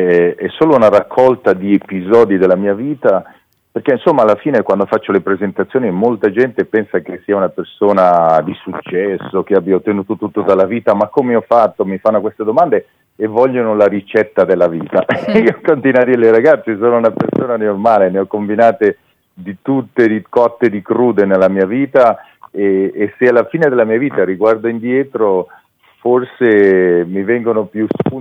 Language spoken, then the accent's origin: Italian; Verano Brianza, Lombardy, Italy; also born or lived in Milan; io sono nato a Milano ma sono cresciuto a Verano Brianza